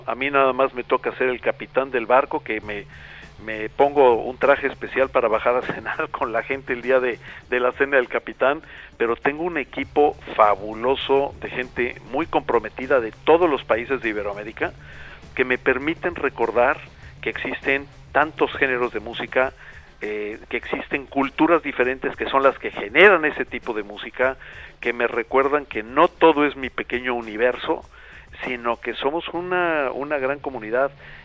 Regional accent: Mexico; now in United States; Yo soy mexicano, como tú sabes

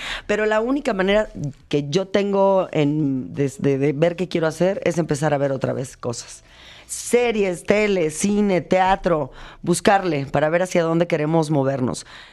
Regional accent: Mexico; Soy un mexicano

